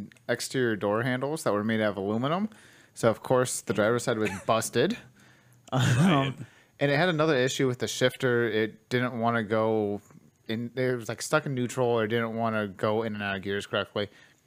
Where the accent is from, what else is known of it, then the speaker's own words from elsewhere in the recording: Topeka, Kansas, United States; I grew up in Topeka, Kansas. We lived just outside the town.